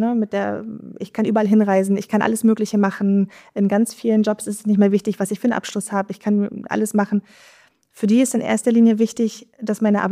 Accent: Northern Germany, Germany; wir kommen jetzt aus Norddeutschland, ne?

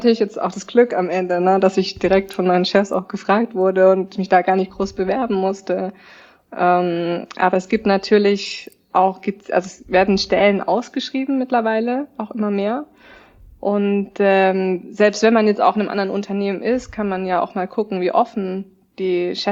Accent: Bavaria, Germany; also born or lived in Latin America; wir sitzen wunderschön Franken in Volkachen und Würzburg, und das ist meine Heimat. Ich war jahrelang unterwegs, ich war viel im Ausland auch, längere Zeit in Lateinamerika gelebt und bringe Sprachkenntnisse mit.

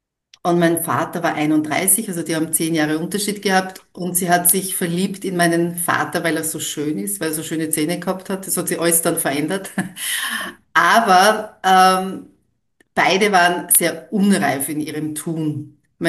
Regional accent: Vienna, Austria; Nein, ich bin schon Wienerin im Ursprung, lebe aber schon seit 24 Jahren in Niederösterreich und es ist so circa 50 Kilometer weit weg von Wien.

